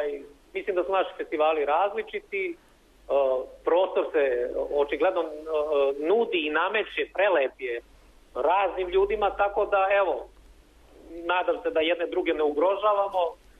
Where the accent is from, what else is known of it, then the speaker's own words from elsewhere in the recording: Inđija, Vojvodina, Serbia; born there; ja sam rođen u Inđiji.